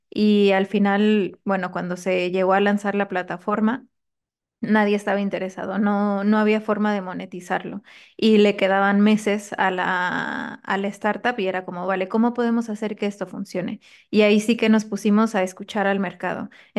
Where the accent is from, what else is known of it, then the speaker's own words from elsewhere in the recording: Mexico; yo por mi parte pues soy mexicana, me encanta la comida, amo el mar.